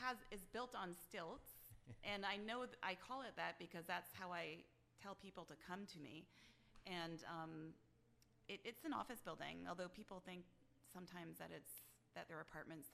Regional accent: New England, United States; also born or lived in Midwest / Germany / Boston; now in Rochester, United States; So I'm more from the New England area. But I've lived in different places, like the Midwest, as well as Germany a couple times.

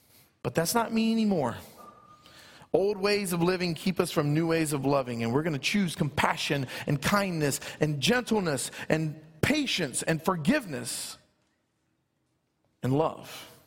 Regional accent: Louisiana, United States; I'm from South Louisiana, so we'd say y'all.

